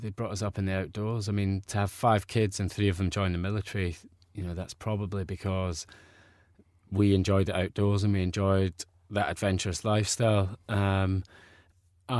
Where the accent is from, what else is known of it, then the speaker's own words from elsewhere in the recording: Kilwinning, Scotland, United Kingdom; also born or lived in Bellshill / East Kilbride; Yeah, so I was born in Bells Hill, just outside Glasgow, and then grew up in between East Kilbride and down in Kilwinning, which you've probably never heard of, but it's a small town in the west coast of Scotland, just sort of 40 minutes outside of Glasgow, down by the seaside.